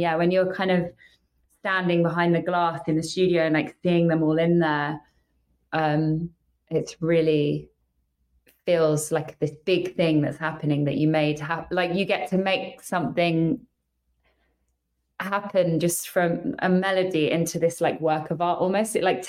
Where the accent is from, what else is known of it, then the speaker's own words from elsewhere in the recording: North Harrow, London, United Kingdom; accent: London; also born or lived in Los Angeles, United States; I'm from North Harrow, I went to school in South London, And it's kind of, you know, I lived in LA for 9 years, but obviously don't have an American accent. But I've always kept my London accent and how I speak in my music.